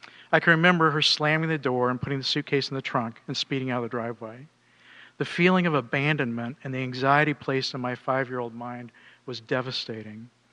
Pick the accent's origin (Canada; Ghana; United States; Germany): United States; The Dalles, Oregon; born there; I was born in the Dalles, Oregon on a hot August night in 1957, the son of a preacher's kid.